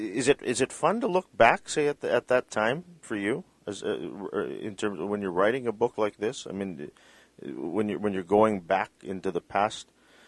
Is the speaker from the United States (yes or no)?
no; Canada; My parents are Filipino. I was born in Canada.